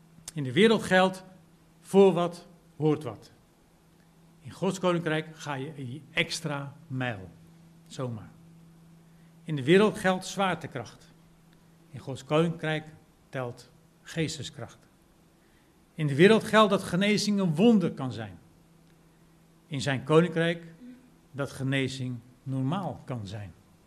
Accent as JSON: {"language": "Dutch", "country": "Netherlands", "said": "Als ik in Nederland, als ik als Nederlander rij in Engeland, maar dan op de Nederlandse manier, dat loopt niet goed af."}